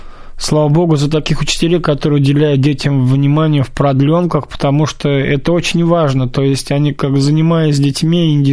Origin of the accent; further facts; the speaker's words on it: Novotroitsk, Orenburg Oblast, Russia; also born or lived in Orsk; Нет, я жил, родился в Оренбургской области. Родился в Орске, я вырос в городе Новотроицке Оренбургской области.